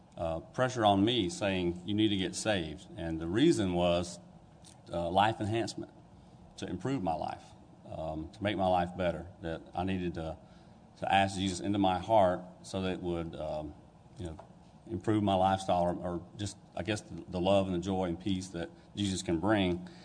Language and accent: English; Georgia, United States; now in Colbert, United States; I was born in Baines County, Georgia, raised there all my life. Came from a family of 10 children.